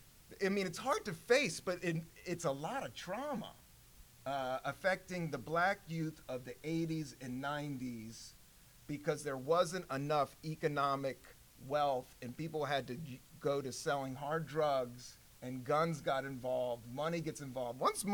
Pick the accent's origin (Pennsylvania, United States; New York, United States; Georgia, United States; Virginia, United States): Virginia, United States; also born or lived in Washington, D.C.; I'm a DC kid. I'm from Virginia. I'm from the South.